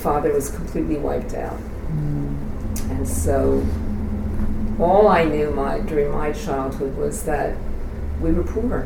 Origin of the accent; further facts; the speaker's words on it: Philadelphia, Pennsylvania, United States; born there; I was born in Philadelphia in 1935.